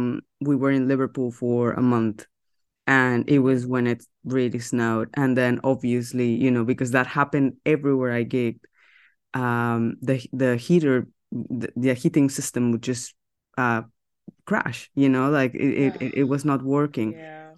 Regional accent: Mexico; also born or lived in United States; now in United Kingdom; I'm from Mexico, so like we just get a very, I mean, we have a community, jazz community and stuff, but it's very small.

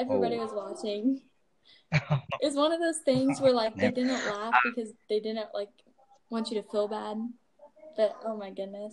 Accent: United States; from the US. Yeah.

